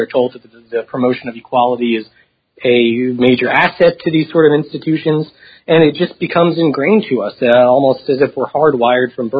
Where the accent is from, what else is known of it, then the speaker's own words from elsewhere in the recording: United States; Well, I'm an American college student, first of all.